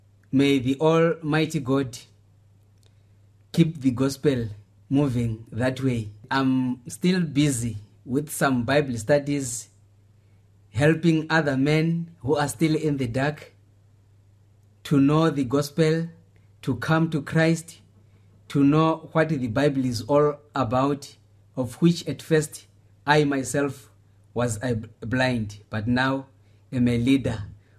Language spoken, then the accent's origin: English; Zimbabwe; now in South Africa; I come from Zimbabwe, but currently I'm staying in South Africa.